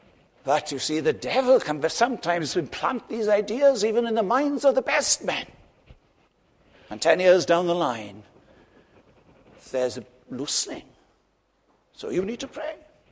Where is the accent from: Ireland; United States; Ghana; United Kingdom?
United Kingdom; Ammanford, Wales; I was brought up in Ammanford, in a church that had been touched greatly by the 1904 revival.